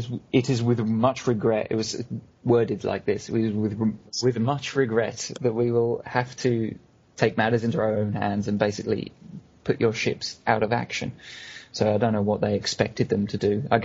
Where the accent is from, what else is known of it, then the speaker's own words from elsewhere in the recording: United Kingdom; it's difficult for me to, as a British person as well, like, what do you think about the Vichy French?